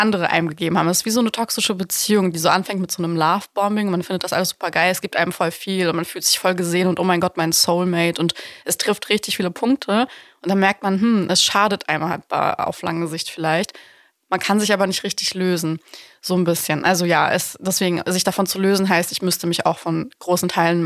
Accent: Bucharest, Romania; also born or lived in Baden-Württemberg; now in Germany; Ich komme ja eigentlich aus Bukarest, bin so umgeben gewesen von Blacks und so. Und dann komme ich in so ein übelst beschauliches, süßes Dörfchen nach Baden-Württemberg, wo die Welt in Ordnung ist.

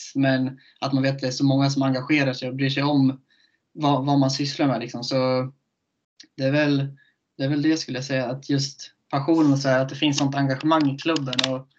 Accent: Köping, Västmanland County, Sweden; Jag är från Köping och det är ju... En och en halv timme till Stockholm.

